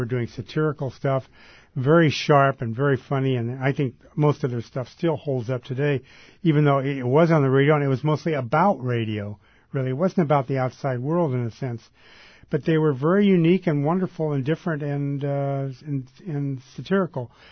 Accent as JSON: {"language": "English", "town": "Oakland", "region": "California", "country": "United States", "said": "I used to hang out at the Hungry Eye when I'm from Oakland, and I went to school at San Jose State"}